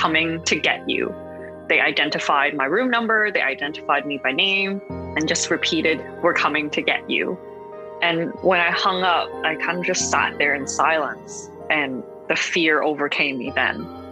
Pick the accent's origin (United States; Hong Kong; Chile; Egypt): Hong Kong; now in Canada; I am a Hong Konger Canadian. So I was raised in Hong Kong. I moved back to Canada about 10 years ago. You know, I grew up under the post-handover Hong Kong.